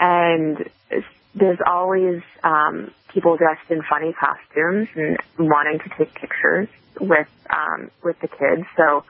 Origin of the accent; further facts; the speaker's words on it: New York, United States; I'm a little more socially conservative than Carol, but I'm still a New Yorker, and I'm also a fellow member of the Jewish tribe.